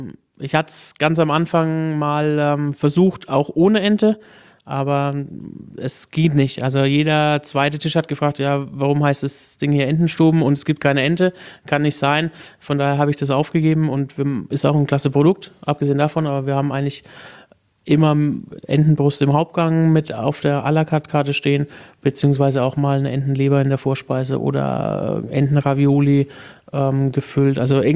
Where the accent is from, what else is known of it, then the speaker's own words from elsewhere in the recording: Unterpleichfeld, Bavaria, Germany; Ja, ich bin 15 Kilometer von Würzburg aufgewachsen. In Unterbleichfeld, ist eigentlich bekannt für Sauerkraut.